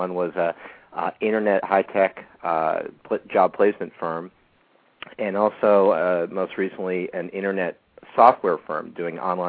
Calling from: Berkeley, California, United States; I'm calling from Berkeley, California.

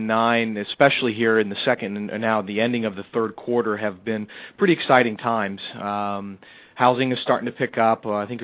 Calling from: Cincinnati, Ohio, United States; We're based in Cincinnati, Ohio.

